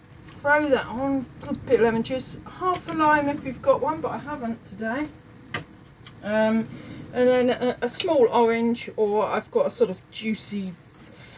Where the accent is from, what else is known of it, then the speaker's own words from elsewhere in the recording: United Kingdom; But I'm British, so I don't get off that.